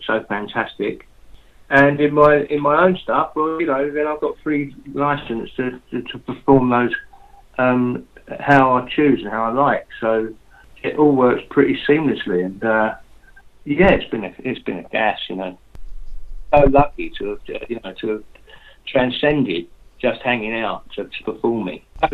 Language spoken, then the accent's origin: English; Fulham, London, United Kingdom; Not only because I come from London, you know, I was born in Fulham, so I'm a genuine Londoner.